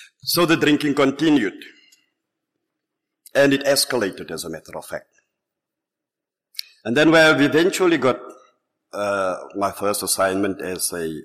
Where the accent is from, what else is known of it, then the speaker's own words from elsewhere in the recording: Port Elizabeth, Eastern Cape, South Africa; You know, I need to confess that it was in this very province, I'm from Port Elizabeth, it was in this very province in Johannesburg where I had my first drink.